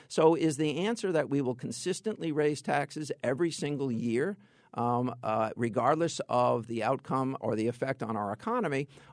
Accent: Connecticut, United States; I mean, I'm from Fairfield County.

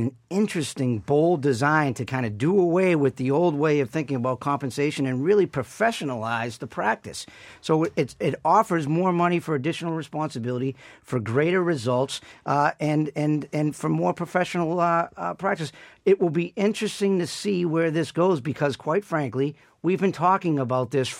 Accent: Newton, Massachusetts, United States; I grew up in Newton Upper Falls, which is a working class community in the city of Newton

